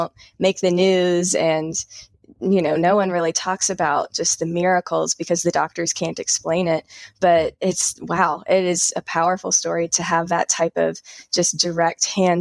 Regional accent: South Carolina, United States; now in Asheville, United States; So I'm a Southern girl as well. I grew up in South Carolina and I moved to North Carolina.

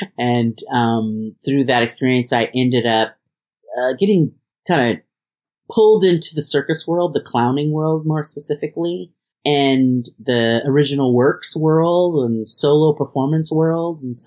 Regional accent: Tacoma, Washington, United States; So I wasn't born in Tacoma, but from the time I was 4 until I was 18, I was raised in Tacoma.

